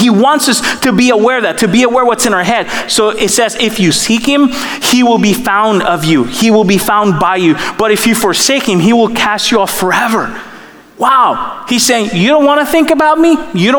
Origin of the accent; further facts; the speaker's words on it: Dominican Republic; I'm from the Dominican Republic.